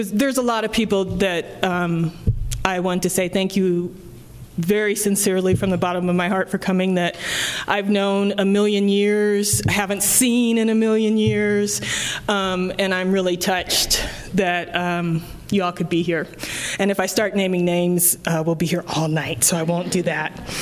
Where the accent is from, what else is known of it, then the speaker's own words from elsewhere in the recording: Omaha, Nebraska, United States; I grew up in Omaha, Nebraska, and one of the funny things about that I know now is that in Omaha, we lived in neighborhoods where there were